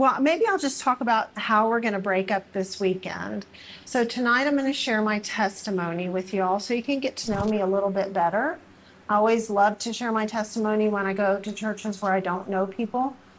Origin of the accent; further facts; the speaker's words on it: Texas, United States; So I grew up in Texas, as Melissa said.